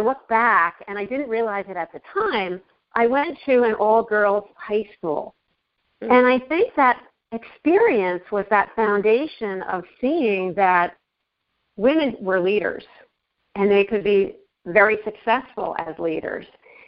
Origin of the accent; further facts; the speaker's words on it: Tri-state New York area, United States; also born or lived in Connecticut, United States / New Jersey, United States; I grew up in the Connecticut, New Jersey area, so I'm from the tri-state New York area. And as a kid, I was part of a large family, one of seven.